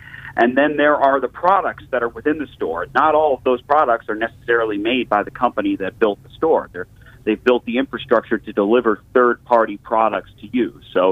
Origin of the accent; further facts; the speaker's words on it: Florida, United States; Hey, it's great to be on the air back in Tampa Bay. I grew up in Pinellas County.